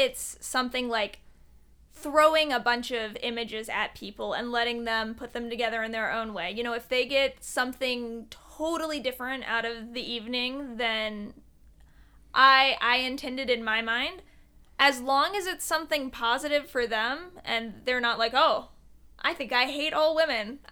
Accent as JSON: {"language": "English", "region": "the South", "country": "United States", "said": "There's some succotash, which as a Southerner I should have had before, but I haven't."}